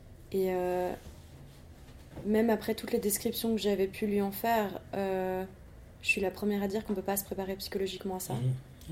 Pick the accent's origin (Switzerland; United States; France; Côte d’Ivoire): Switzerland; moi ça m'arrivera jamais parce que moi je suis suisse